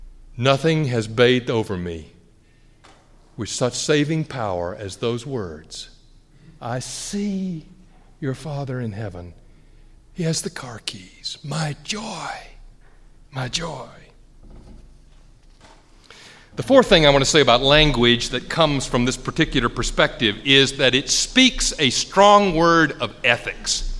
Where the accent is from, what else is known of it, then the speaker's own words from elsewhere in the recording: Atlanta, Georgia, United States; It used to be that the Ku Klux Klan would march down Auburn Avenue in my hometown of Atlanta.